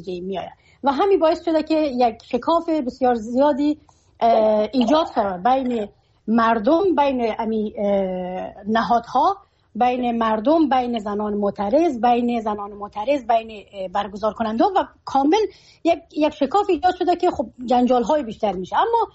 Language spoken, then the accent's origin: Persian; Afghanistan; چون من در مهاجرت زاده شدم، در مهاجرت کلان شدم، من افغانستان را که انتخاب کردم به خاطر آیندم، به خاطر از اینکه بیایم در افغانستان زندگی کنم